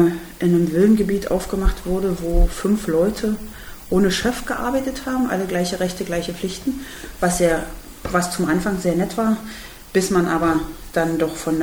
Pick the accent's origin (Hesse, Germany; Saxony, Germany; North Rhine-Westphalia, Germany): Saxony, Germany; Görlitz; natürlich in Görlitz, wo ich herkomme